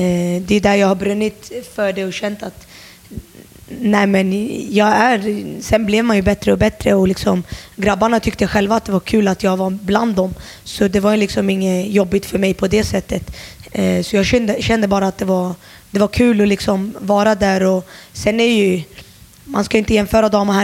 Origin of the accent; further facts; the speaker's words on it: Södertälje, Stockholm County, Sweden; Jag är uppvuxen i Hovsjö. Där har jag bott i mina 25 år. Sista 3 åren flyttade jag till Eneta. Men man kan säga att under hela min uppväxt så har jag bott i Hovsjö och växt upp där med nära och kära.